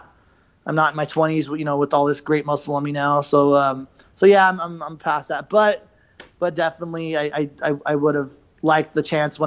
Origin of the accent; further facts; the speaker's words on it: Arizona, United States; also born or lived in California; I was actually born in California, but my entire life has been spent in Arizona, with the exception of when I was on active duty.